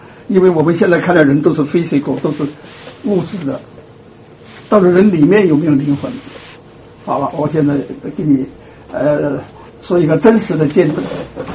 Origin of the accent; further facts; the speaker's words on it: China; 那我们中国人啊，我们的中国，我们的祖先